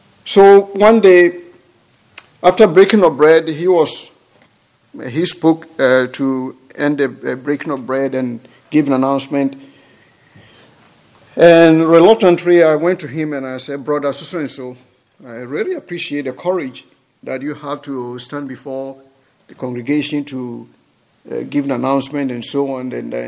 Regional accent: Ghana; English is a second language; I'm from Ghana. My accent, you can tell my accent.

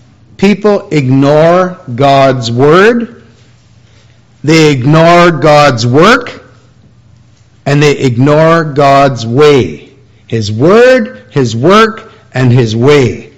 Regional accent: Hawkesville, Ontario, Canada; Why, just in little old Hawkesville, my hometown, there was a tornado that touched down just outside of Hawkesville.

